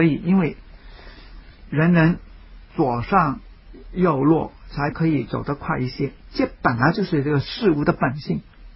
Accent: China; 我们中国人讲天命之谓性，天主创造了生命，也创造了生命的法律

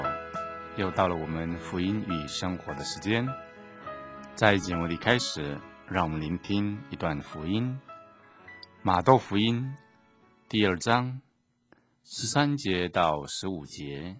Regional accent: Minxiong, Chiayi County, Taiwan; 我就跟他们说：“我是嘉义民雄人。”

